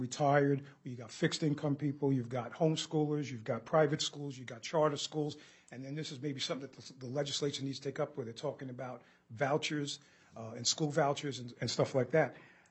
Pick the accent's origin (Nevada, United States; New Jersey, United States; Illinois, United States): New Jersey, United States; I came from New Jersey, which is a very high school district, very high taxation district.